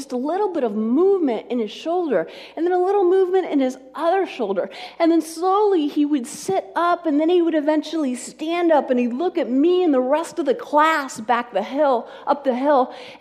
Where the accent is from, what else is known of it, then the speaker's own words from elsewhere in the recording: Steamboat Springs, Colorado, United States; one of the side jobs that I picked up in my hometown of Steamboat Springs, Colorado, was teaching skiing to children.